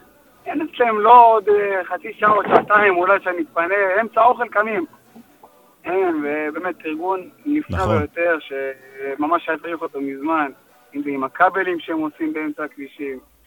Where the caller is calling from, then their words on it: Central District, Israel; אני מאזור מרכז.